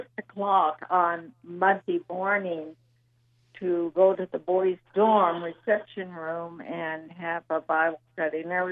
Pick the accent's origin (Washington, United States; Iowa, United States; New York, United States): Washington, United States; Walla Walla; also born or lived in Lincoln, Nebraska; I was born in Lincoln, Nebraska, then sort of moved all over. And by the time I was in the fifth grade, I ended in Walla Walla, Washington.